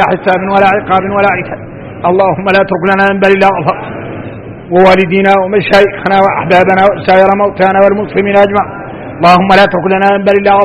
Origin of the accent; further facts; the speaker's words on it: Mauritania; وهو إحنا موريتاني عندنا شيء في الوقت